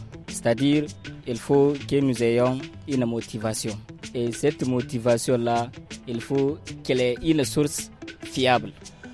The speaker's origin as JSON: {"language": "French", "town": "Maradi", "region": "Maradi Region", "country": "Niger", "said": "Je suis de Maradi."}